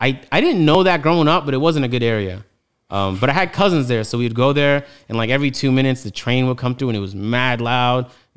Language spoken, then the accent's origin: English; Toronto, Ontario, Canada; But that's because I'm from Toronto. So when he's talking about Kennedy Road, I'm like, yeah, I know